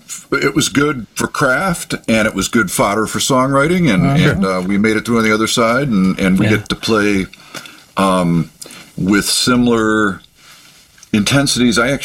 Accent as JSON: {"language": "English", "town": "Ann Arbor", "region": "Michigan", "country": "United States", "tie": "born or raised there", "said": "I grew up in Ann Arbor, and I have always, for the most part, lived in Washtenaw County"}